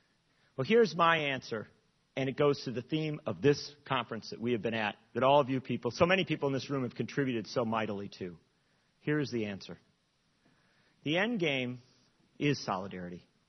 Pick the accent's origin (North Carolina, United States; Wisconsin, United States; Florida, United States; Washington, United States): Wisconsin, United States; Madison; born or raised there